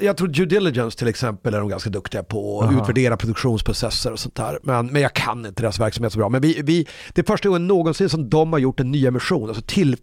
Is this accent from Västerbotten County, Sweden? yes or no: yes; Umeå, Västerbotten County, Sweden; moved away; Så flyttar man 120 mil rakt igenom landet till Göteborg. Och så har man växt upp i Umeå hela livet och inte sett så mycket annat egentligen.